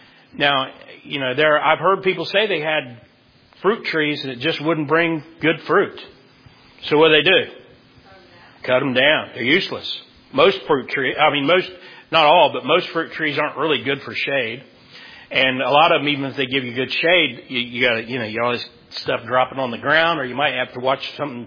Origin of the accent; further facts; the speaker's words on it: United States; So that's the concern I have as an American is what's going on in my state.